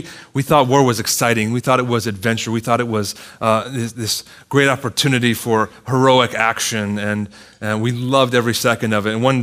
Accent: Virginia, United States; When I was a child, a boy, I grew up in Northern Virginia where several of the major battles of the Civil War were fought.

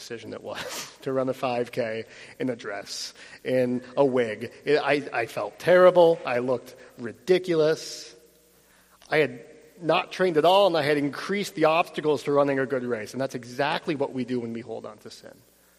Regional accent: Utica, New York, United States; I grew up, some of you know, I grew up near Utica, New York

